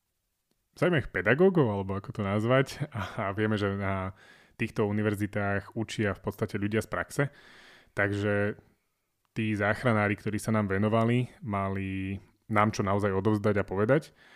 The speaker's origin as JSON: {"language": "Slovak", "town": "Zvolen", "region": "Banská Bystrica Region", "country": "Slovakia", "tie": "born there", "said": "ja som rodený Zvolenčan, takže ja som bol v podstate v Bystrici vždy plus minus doma"}